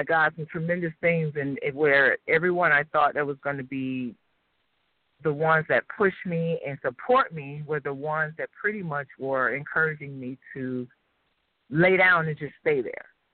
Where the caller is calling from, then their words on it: Chicago, Illinois, United States; I'm calling here from Chicago.